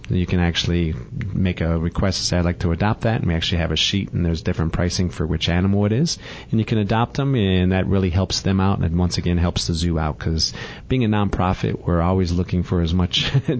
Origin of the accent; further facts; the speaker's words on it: Michigan, United States; I'm from Michigan, so that's, you know